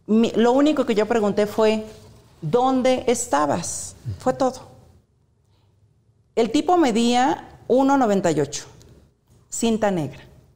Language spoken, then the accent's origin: Spanish; Huasteca, Mexico; vengo de la Huasteca, donde fui educada bajo principios muy estrictos